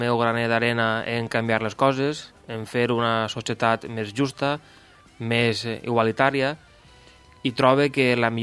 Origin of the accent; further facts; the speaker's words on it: Tavernes de la Valldigna, Valencian Community, Spain; soc alcalde del meu poble, soc alcalde de Tavernes de la Valldigna.